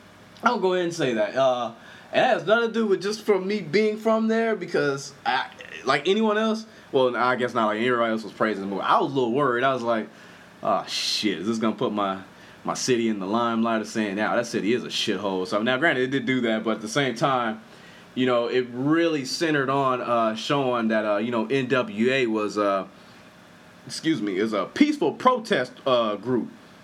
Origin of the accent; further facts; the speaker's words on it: Compton, California, United States; that is my hometown, born and raised, Compton bred.